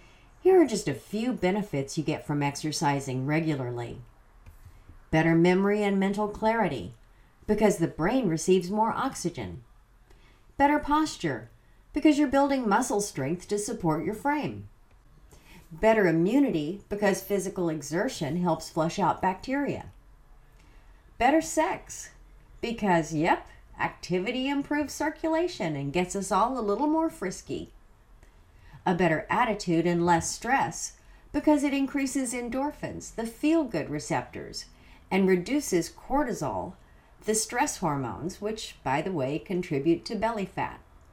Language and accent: English; the South, United States; I grew up in the South where you didn't exercise unless you run a sports team and you didn't run unless something was chasing you.